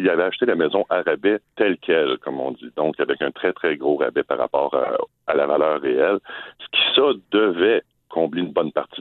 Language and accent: French; Montreal, Quebec, Canada; Écoutez, moi, je suis natif de Montréal.